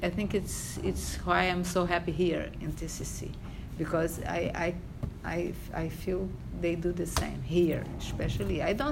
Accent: Rio de Janeiro, Brazil; I am from Rio de Janeiro. It's a small city because São Paulo is bigger than Rio.

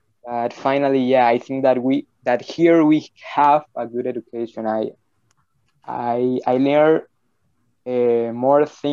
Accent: Valledupar, Cesar, Colombia; English is a second language; Okay, I'm from Colombia, especially Valledupar City.

